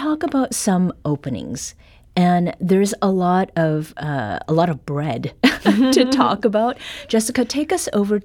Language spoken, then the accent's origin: English; Canada; a sausage roll, and that is something that I grew up with in Canada.